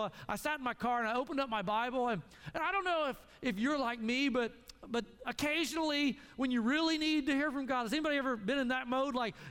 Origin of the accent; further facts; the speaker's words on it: Tulsa, Oklahoma, United States; We moved down from Arkansas, and I come from Tulsa, Oklahoma.